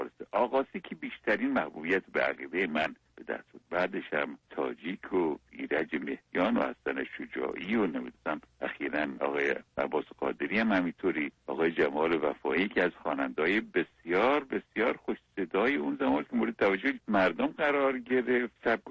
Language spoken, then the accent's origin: Persian; Khuzestan, Iran; حالا من با اینا فرقم اینه که اهل خوزستانم